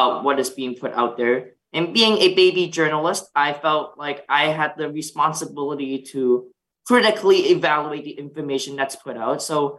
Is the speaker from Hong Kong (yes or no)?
yes; Hong Kong; first language Cantonese; English is a second language; moved away as an adult; now in United States; I started the Xylem approximately 5 years ago, when I moved from Hong Kong, where I grew up, to the U.S. to start college. My first language is Cantonese Chinese